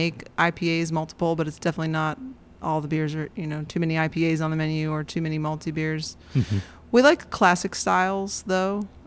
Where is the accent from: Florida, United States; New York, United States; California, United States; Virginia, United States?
Florida, United States; no, I'm from Florida, but we don't talk about that.